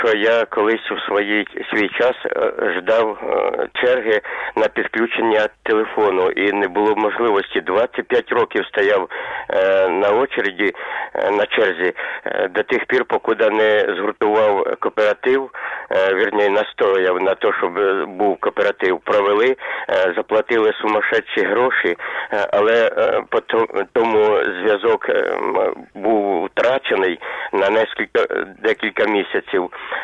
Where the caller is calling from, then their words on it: Tavria, Ukraine; Я із Таврії